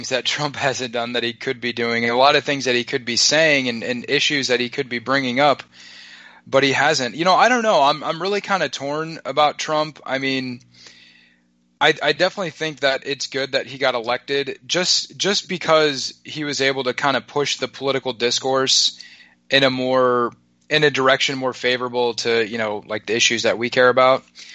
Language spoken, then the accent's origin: English; United States; in my case, I mean, I'm born and raised in America, and I care about this country.